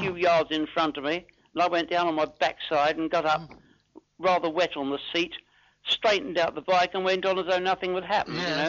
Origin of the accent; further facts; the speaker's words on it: Leytonstone, London, United Kingdom; I came from Leightonstone, where my parents lived all their lives from there on, you know, and eventually died there.